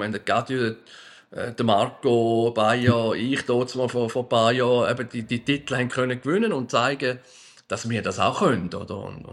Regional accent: Switzerland; wir sind Schweizer und wir bleiben Schweizer, oder?

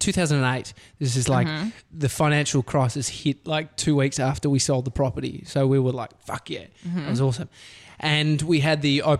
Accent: Brighton, South East England, United Kingdom; I grew up in Brighton.

